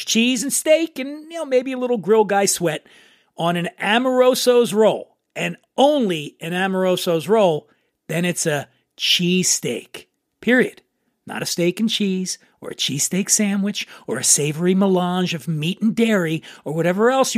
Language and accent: English; Philadelphia, Pennsylvania, United States; So yo, I'm from Philly.